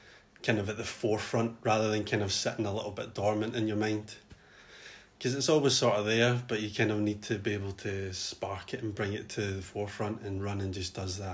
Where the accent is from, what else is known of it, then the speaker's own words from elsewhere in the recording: Glasgow, Scotland, United Kingdom; I'm from Glasgow, born and raised.